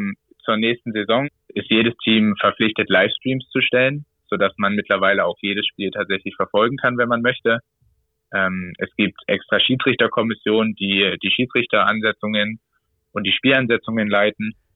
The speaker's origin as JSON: {"language": "German", "town": "Leipzig", "region": "Saxony", "country": "Germany", "tie": "born there", "said": "Also ich bin gebürtiger Leipziger."}